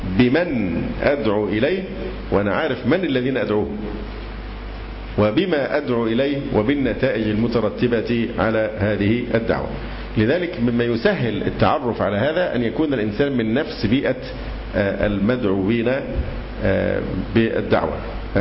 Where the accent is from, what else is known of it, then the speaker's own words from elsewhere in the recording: Egypt; ان انا مصري واخاطب الناس في مصر